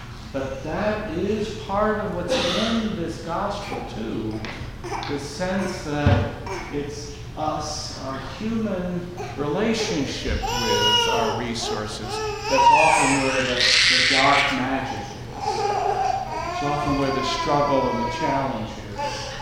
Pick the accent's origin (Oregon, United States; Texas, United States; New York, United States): New York, United States; North Massapequa; I grew up in Long Island and I didn't realize until just a few years ago that where I lived and grew up in the middle of the island, not a particularly wealthy area, sort of very middle class, right near Levittown, North Massapequa, not even Massapequa, North Massapequa.